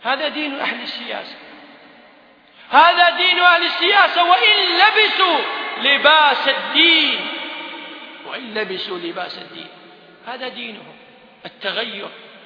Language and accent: Arabic; Kuwait